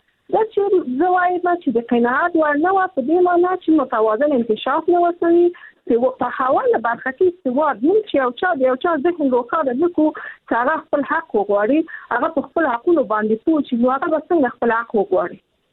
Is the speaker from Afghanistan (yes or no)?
yes; Afghanistan; زه خپله په افغانستان کې پیدا شوې، په افغانستان کې لویه سوم